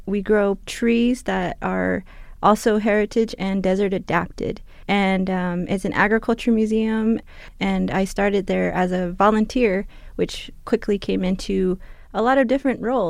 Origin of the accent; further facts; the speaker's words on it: Newfields, Arizona, United States; I'm from the Tana'atum Nation. I am Tana'atum, and I come from a village called Newfields. It's in the Chikukuk District, which borders the edge of the Tana'atum Nation and also borders with the international boundary with Mexico.